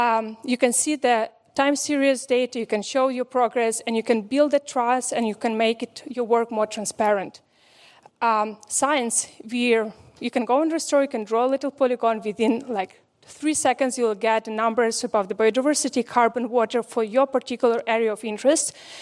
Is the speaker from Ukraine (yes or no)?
yes; Ukraine; English is a second language; moved away as an adult; now in Austria; I'm originally from Ukraine, and over 10 years ago, I moved to Austria.